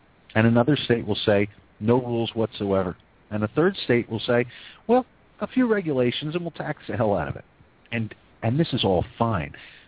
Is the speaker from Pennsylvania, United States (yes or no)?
yes; Pennsylvania, United States; But I'm from Pennsylvania, which is a conservative state in a sense.